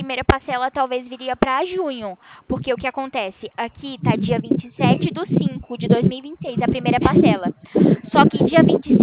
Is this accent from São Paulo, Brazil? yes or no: yes; Itatiba, São Paulo, Brazil; eu sou de Itatiba, São Paulo também.